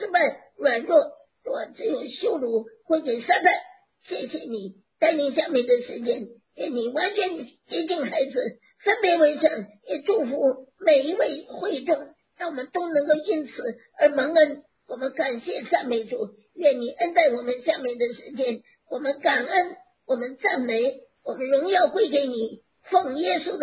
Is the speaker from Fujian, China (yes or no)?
yes; Fujian, China; also born or lived in Tianjin; 我们是福建人，是福建人。是吧？这个，但是我父母结婚以后，他们就定居在中国的天津，这是北方了，要住在天津，